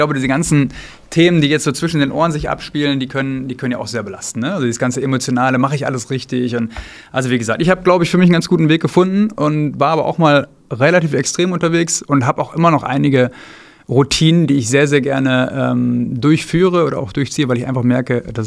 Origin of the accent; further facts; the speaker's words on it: North Rhine-Westphalia, Germany; also born or lived in United States; ich bin Fleischesser, muss ich dazu sagen, ich bin so aufgewachsen in Ostwestfalen und bei uns gab es relativ häufig Fleisch.